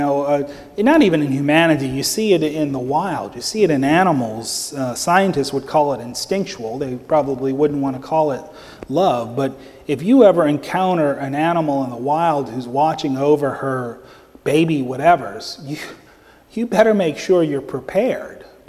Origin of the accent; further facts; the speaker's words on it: New Orleans, Louisiana, United States; We think, well, we're from New Orleans, so we don't even, snow for us is a snowball on a summer day